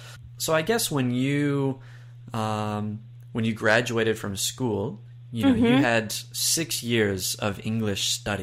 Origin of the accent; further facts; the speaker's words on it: United States; now in Japan; Yeah, so it's funny because, you know, now I'm in Japan